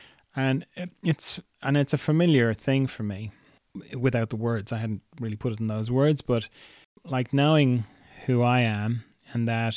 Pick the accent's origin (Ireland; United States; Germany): Ireland; also born or lived in Australia; when I lived in Australia, I was like 20-25% more interesting just because I was from Ireland. People would say, oh, I love your accent.